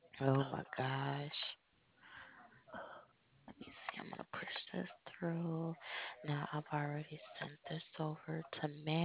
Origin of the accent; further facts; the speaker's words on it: Chicago, Illinois, United States; just because I'm actually from Chicago, still have family there, so I looked up their weather today.